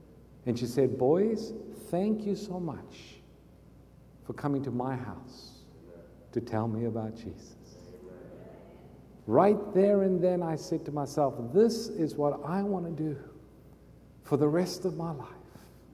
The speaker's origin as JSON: {"language": "English", "country": "South Africa", "tie": "born or raised there", "said": "growing up in South Africa, the biggest sporting event that they have there is something called rugby."}